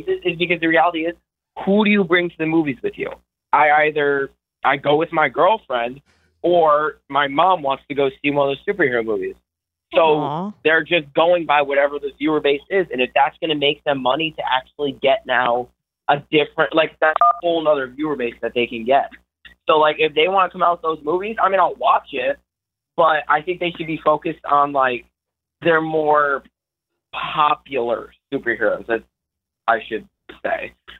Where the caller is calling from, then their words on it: Connecticut, United States; I'm from Connecticut.